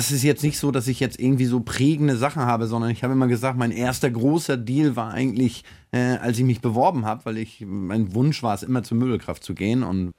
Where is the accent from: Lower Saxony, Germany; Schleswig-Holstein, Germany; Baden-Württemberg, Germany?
Schleswig-Holstein, Germany; Wahlstedt; also born or lived in Bad Segeberg; Ich bin in Bad Segeberg geboren, aber bin in Wahlstedt zur Schule gegangen.